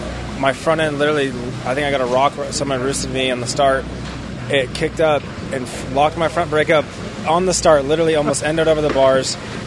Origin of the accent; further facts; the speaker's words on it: California, United States; I grew up in California on concrete